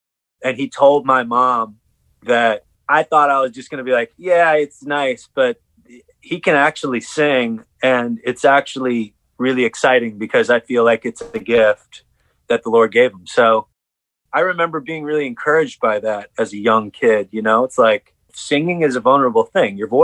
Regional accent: Palatine, Illinois, United States; now in Tennessee, United States; Yep, born and raised in Palatine. Didn't leave Palatine until after high school. So yeah, my whole upbringing was there.

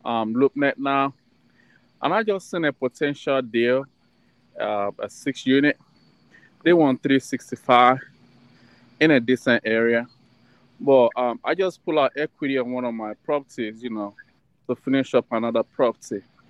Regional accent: Ohio, United States; I'm at work right now. I'm from Ohio.

